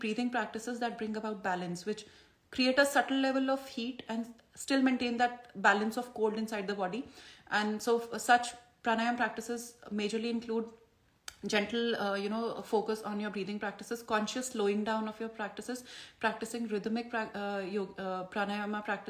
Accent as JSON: {"language": "English", "country": "India", "moved": "as an adult", "lives_now": "Canada", "said": "For me, it's been like, about 1 year I moved from India to Canada, and that was the time for a lot of Vata, and it was exactly this time of the year when we moved."}